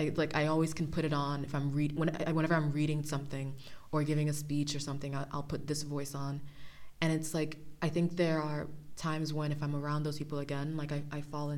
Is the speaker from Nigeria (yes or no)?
yes; Nigeria; first language English; even though English is my first language because Nigeria is colonized by the British. And it was because my accent was really thick